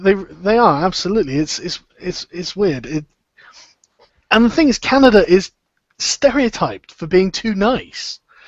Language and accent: English; England, United Kingdom; And it's not just because I'm English, but that is a large part of it.